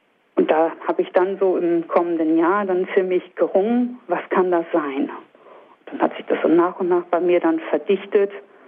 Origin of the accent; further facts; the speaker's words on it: Lower Saxony, Germany; die eigentlich nur 100 Kilometer von meinem Heimatort entfernt liegt, eben im Nordwesten Niedersachsen.